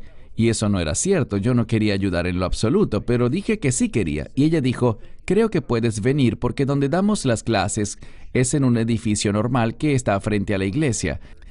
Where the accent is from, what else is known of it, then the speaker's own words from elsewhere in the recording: Chicago, Illinois, United States; also born or lived in Atlanta; Así que yo crecí realmente en el área de Chicago, pero nací y estuve por algún tiempo, muy poco tiempo, en Atlanta, Georgia.